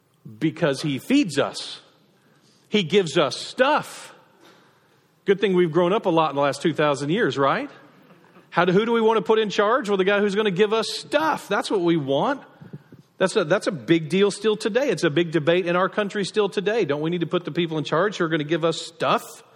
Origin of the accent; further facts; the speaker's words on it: Nacogdoches, Texas, United States; I grew up in Nacogdoches where we, though we had plenty to eat, our fireworks show every year just was lame.